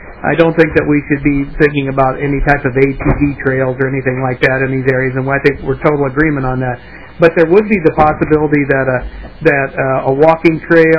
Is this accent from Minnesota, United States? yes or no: yes; Crane Lake, Minnesota, United States; regarding my hometown of Crane Lake.